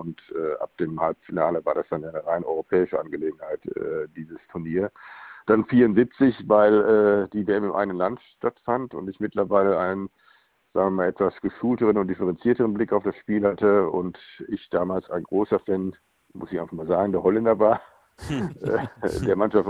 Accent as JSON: {"language": "German", "region": "North Rhine-Westphalia", "country": "Germany", "tie": "born or raised there", "said": "Und ich bin ja in der Nähe von Dortmund aufgewachsen."}